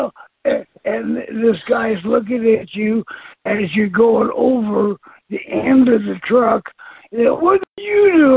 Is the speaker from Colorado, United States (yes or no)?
yes; Denver, Colorado, United States; As a kid and growing up in Denver, I do remember, you know, going to Catholic church.